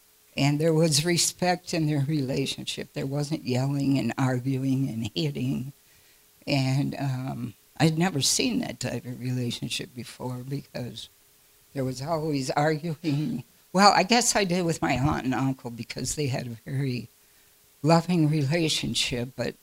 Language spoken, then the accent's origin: English; St. Paul, Minnesota, United States; So I grew up in St. Paul, and where Grandma was, the yards were back to back.